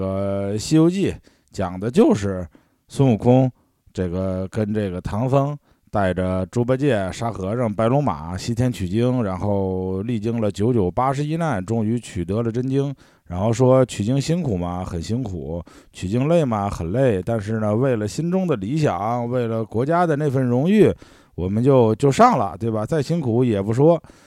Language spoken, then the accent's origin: Chinese; Shandong, China; 我们山东人看到的全都是儒。